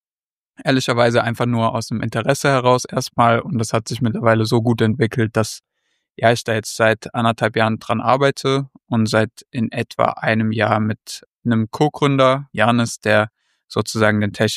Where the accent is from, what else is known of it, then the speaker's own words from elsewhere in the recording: Heidelberg, Baden-Württemberg, Germany; ich bin 26, komme aus Heidelberg. Bedeutet, ich bin auch hier immer noch, beziehungsweise kann man so sagen, ich bin viel im Ausland, aber eigentlich wohne ich hier in Heidelberg.